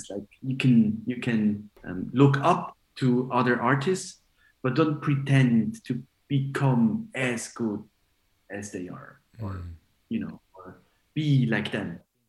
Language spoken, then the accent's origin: English; Switzerland; I'm born and raised in Switzerland, but, you know, I'm Italian, but born and raised in Switzerland.